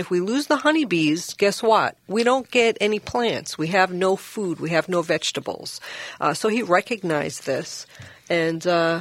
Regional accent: New York, United States; I grew up in New York, and we've always saw strange things, but I've never seen two goats.

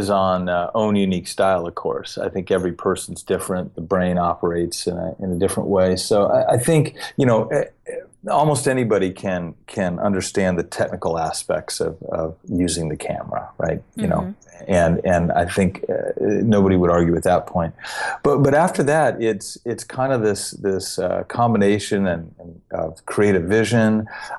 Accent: Tucson, Arizona, United States; Growing up in Tucson, I was kind of like a sci-fi nerd.

